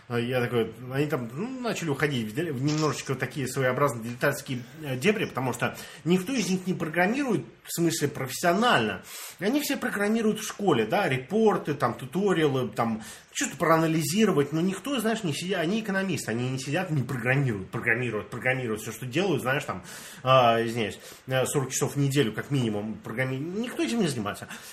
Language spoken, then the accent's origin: Russian; Russia; accent: Russian; Я такой говорю, у меня русский акцент, с России я.